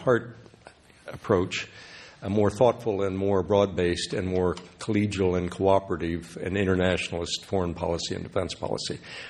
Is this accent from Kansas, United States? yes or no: yes; Kansas, United States; And I heard it growing up in Kansas.